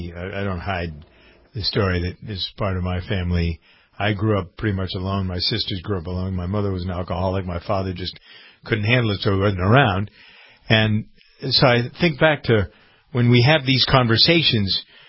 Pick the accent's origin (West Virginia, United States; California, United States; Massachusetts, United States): Massachusetts, United States; Framingham; I'm encountering a thing in my hometown of Framingham where I have the farm